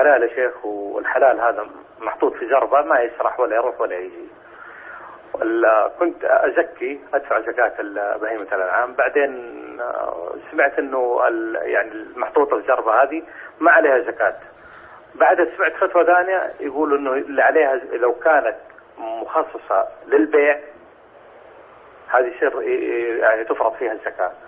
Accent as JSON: {"language": "Arabic", "country": "Saudi Arabia", "said": "عندنا في السعودية يا شيخ دائما الناس تقول لك يا لطيف"}